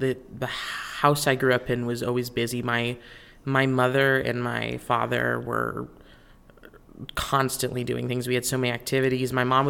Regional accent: Kentucky, United States; born there; I was born in Kentucky, but we moved several times during my childhood.

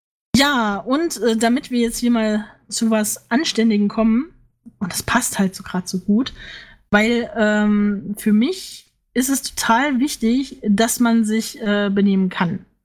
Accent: Thuringia, Germany; das ist tatsächlich in Thüringen, in meinem Heimatbundesland, der erste Fördance seiner Art.

